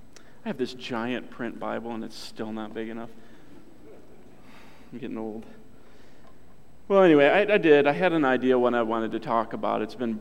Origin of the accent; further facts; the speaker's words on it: Detroit, Michigan, United States; But I grew up in Detroit, and quiet and a lot of noise and all that stuff is actually really hard for me.